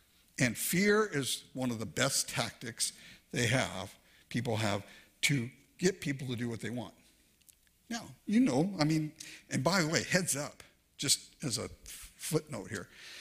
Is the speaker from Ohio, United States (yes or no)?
no; Inglewood, California, United States; I grew up with that. I grew up in Inglewood, California, man. I went to a racially charged environment every single day of my life growing up.